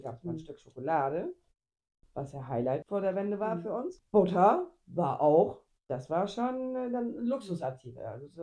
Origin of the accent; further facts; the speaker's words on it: East Germany, Germany; ich bin am Osten groß geworden.